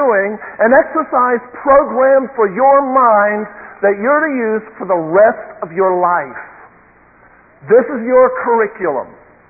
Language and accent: English; United States; just because I'm an American, and a 20th century American